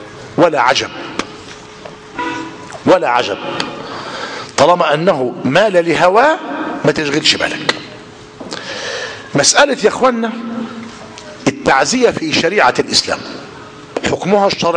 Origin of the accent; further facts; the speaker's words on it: Egypt; وأخص بالذكر ما يفعل في بلادنا مصر